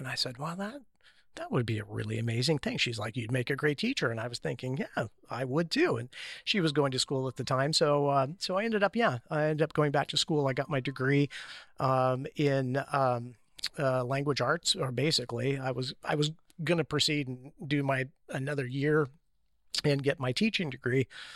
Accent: Salem, Oregon, United States; I grew up in Salem, Oregon. So I'm a lifelong Oregonian, grew up in the Valley.

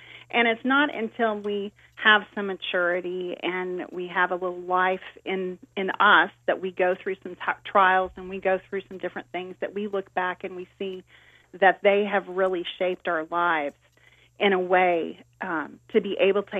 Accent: Joplin, Missouri, United States; I grew up in a town called Joplin, Missouri.

